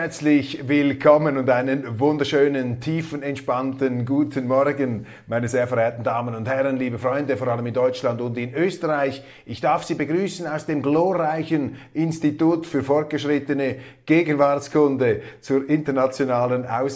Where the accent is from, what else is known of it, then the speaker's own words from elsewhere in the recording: Switzerland; Und als Schweizer empfinde ich das auch als Privileg